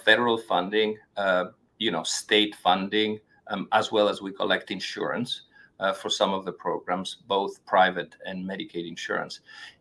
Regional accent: Spain; moved away as an adult; now in Boston, United States; Originally, I am from Spain, and I got to Boston 30 years ago, and got a master's here in Boston.

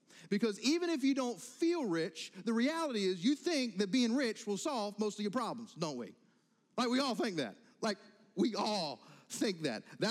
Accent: United States; And I'm in the boat too. I'm an American, you know.

